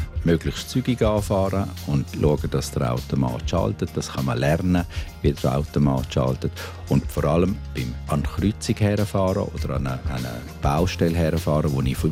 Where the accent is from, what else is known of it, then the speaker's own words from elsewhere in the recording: Switzerland; Bei uns in der Schweiz ist das vielleicht weniger